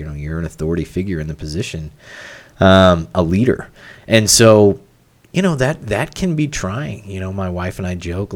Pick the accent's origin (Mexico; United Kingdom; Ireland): Ireland; born there; Well, I was born in Ireland.